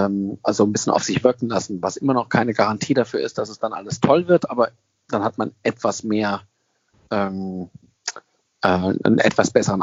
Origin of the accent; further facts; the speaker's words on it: Germany; Sicherlich ist es manchmal nicht so einfach da unten als Deutscher.